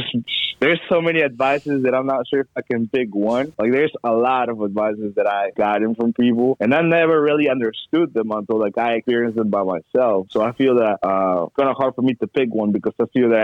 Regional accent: Peru; I'm going back to Peru. Like, I'm wrestling back in Peru in my home country at home in July.

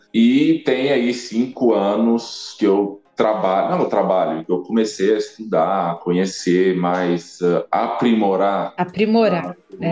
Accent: Goiânia, Goiás, Brazil; now in Italy; sou de Goiânia, aquele goiano do pé rachado, como assim? Tenho aí meus humildes 29 anos, trabalho como bartender aqui na Itália já tem bastante tempo

